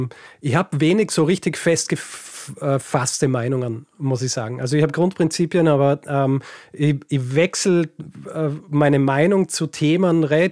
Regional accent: Austria; Ich komme ja aus Österreich und wir rechnen hier den Durchschnitt gar nicht aus.

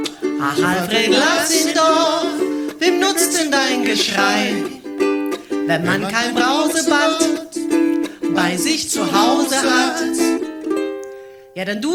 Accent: Spain; Ich komme so aus Spanien.

